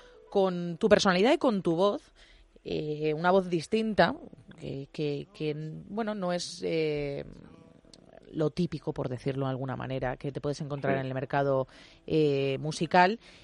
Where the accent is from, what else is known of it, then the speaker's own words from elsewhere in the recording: Molina de Segura, Region of Murcia, Spain; yo soy de Molina.